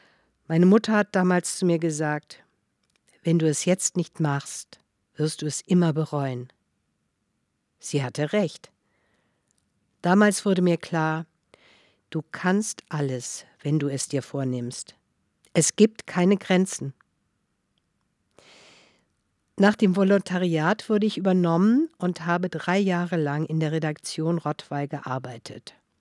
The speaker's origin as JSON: {"language": "German", "country": "Belarus", "moved": "as an adult", "said": "Seit 2020 hat sich die Lage in meiner Heimat dramatisch verschlechtert. Jetzt könnte ich nicht mehr nach Belarus einreisen."}